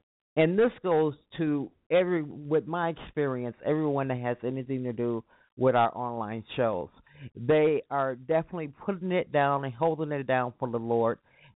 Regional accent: Chicago, Illinois, United States; I am in Chicago. I'm from Chicago, and house music is really a big part of Chicago's history.

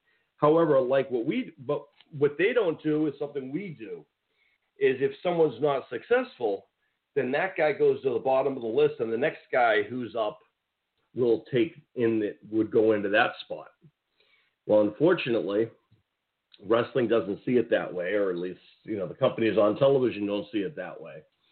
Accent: New England, United States; So coming from New England, right? I'm from New England myself, which is a northeast part of the United States. If you can tell by my accent

